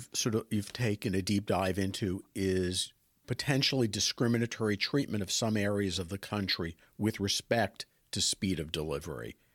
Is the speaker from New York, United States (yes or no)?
yes; Flushing, New York, United States; Let's say my hometown in New York, 113, which is Flushing.